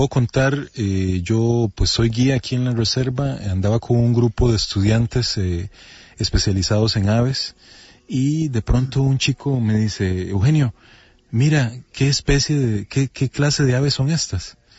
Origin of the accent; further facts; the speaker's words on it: Turrialba, Cartago, Costa Rica; yo soy de Turrialba, del sector de Guayabo, de un sitio arqueológico muy conocido acá en Costa Rica